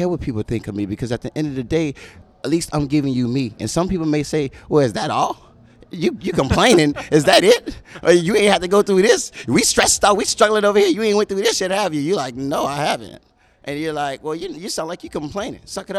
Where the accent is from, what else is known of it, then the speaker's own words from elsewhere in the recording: Louisiana, United States; now in Minnesota, United States; I'm from Louisiana.